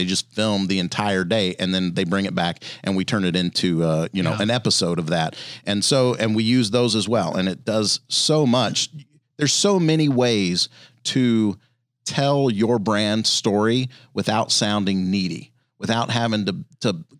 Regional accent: Louisiana, United States; I grew up in Louisiana and so spent a lot of time outdoors. We didn't have a ton of money.

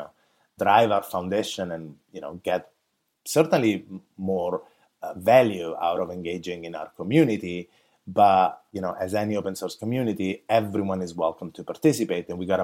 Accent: Italy; English is a second language; now in San Francisco, United States; As you can hear from my accent, I I live in San Francisco, but I'm from that Italian part, I guess, of San Francisco. I actually come from Italy.

